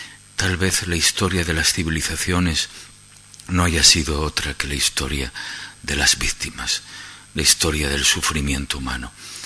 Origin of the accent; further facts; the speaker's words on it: Castile and León, Spain; Yo vengo de los valles del Bierzo. Desde que era niño veía pasar por mi pueblo siguiendo la Vía Láctea.